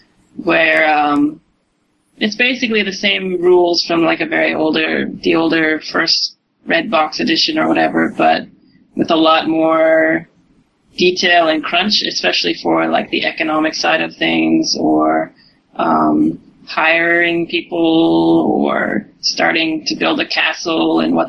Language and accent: English; Canada; now in South Korea; I'm 28. I'm living, working, and studying here in South Korea. I'm actually Canadian, but I've been here for several years